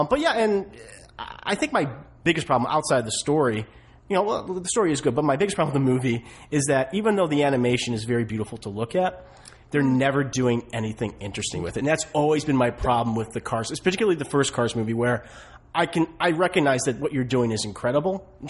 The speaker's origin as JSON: {"language": "English", "country": "United Kingdom", "said": "playing up the fact that I'm British"}